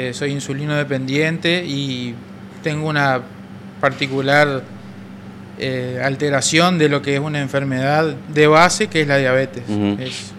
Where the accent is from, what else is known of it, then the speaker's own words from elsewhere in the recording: Reconquista, Santa Fe, Argentina; Soy de acá de Reconquista, del barrio Parque.